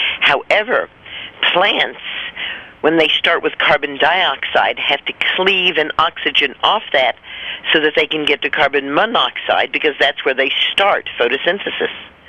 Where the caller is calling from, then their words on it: New York, United States; I'm calling in from the Hudson River Valley in the Catskill Mountains of New York State.